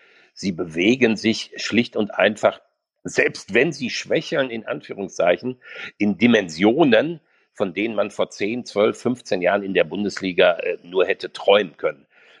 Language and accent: German; Werne, North Rhine-Westphalia, Germany; dass alle drei Kinder, also die beiden Jungs und Katharina, die ja auch Sportjournalistin ist, dass sie alle in Werne, in meiner Heimat geboren wurden, in unserer Heimat.